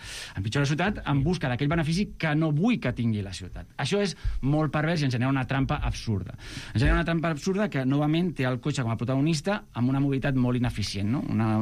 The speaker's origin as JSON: {"language": "Catalan", "town": "Mataró", "region": "Catalonia", "country": "Spain", "lives_now": "Barcelona, Spain", "said": "Insisteixo, soc de Mataró, vaig venir..."}